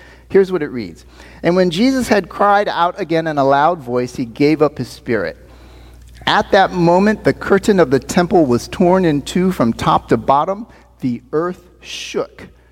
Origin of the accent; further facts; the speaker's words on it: Sacramento, California, United States; also born or lived in Los Angeles; I grew up here in the Sacramento area through the end of high school. But I then moved to and lived in the Los Angeles area for the better part of 23 years, starting about a year after I had graduated from high school.